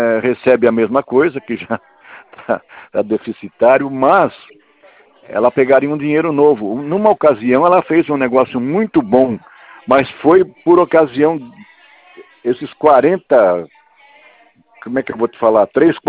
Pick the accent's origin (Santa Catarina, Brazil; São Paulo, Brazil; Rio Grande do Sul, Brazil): São Paulo, Brazil; São Carlos; nós somos de São Carlos, no interior de São